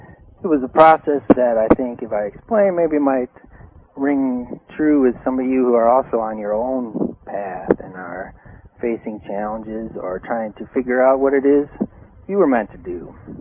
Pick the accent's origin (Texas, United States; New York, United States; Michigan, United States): Michigan, United States; Alpena; born there; So, I was born in Alpena, Michigan, which is way up towards the tip of the Lower Peninsula on the East Coast, on November 20th, 1973.